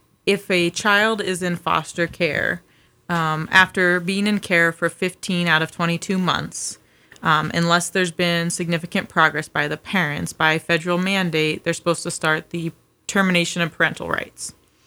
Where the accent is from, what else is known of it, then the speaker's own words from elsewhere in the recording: Priest River, Idaho, United States; I'm from Priest River, Idaho. I was actually born at Bonner General Hospital